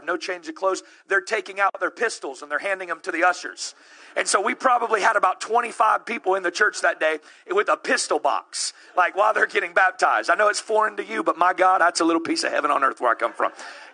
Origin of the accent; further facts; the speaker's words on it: the South, United States; I was raised in the South.